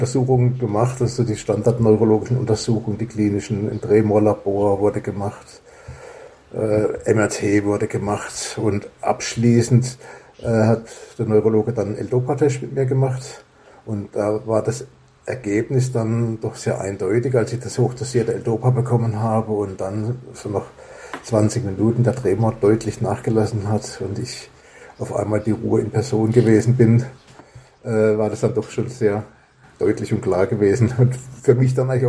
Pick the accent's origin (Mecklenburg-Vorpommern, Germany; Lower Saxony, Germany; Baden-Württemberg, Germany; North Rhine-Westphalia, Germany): Baden-Württemberg, Germany; Freiburg im Breisgau; Ich komme aus Freiburg im Breisgau, bin jetzt 61 Jahre alt.